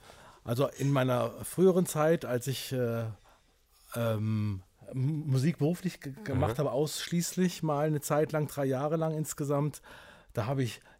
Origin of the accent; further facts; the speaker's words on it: Trier, Rhineland-Palatinate, Germany; also ich bin ja in der Gegend von Trier zur Schule gegangen.